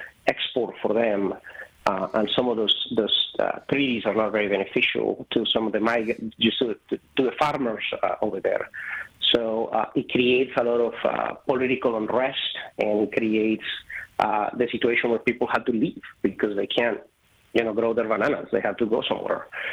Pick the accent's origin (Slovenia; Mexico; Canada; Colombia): Colombia; moved away as an adult; now in United States; I am from Colombia. I'm a Colombian immigrant myself. I immigrated in 2000.